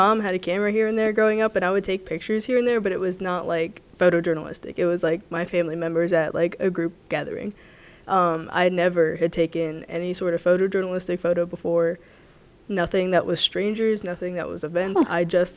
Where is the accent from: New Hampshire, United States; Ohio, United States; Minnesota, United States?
Ohio, United States; Columbus; I am from Columbus.